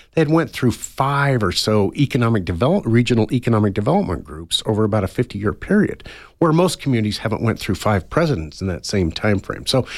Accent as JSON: {"language": "English", "region": "Colorado", "country": "United States", "tie": "born or raised there", "said": "I grew up in the Colorado area. I went to school in the Midwest and ended up getting into banking in the mid-1980s."}